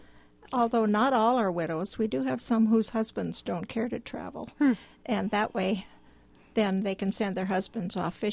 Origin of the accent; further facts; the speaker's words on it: Billings, Montana, United States; from Billings.